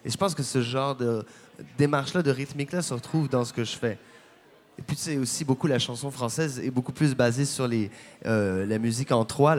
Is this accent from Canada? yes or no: yes; Quebec, Canada; also born or lived in New Brunswick / Ontario / Algeria; j'ai grandi au Québec, en Acadie et en Ontario.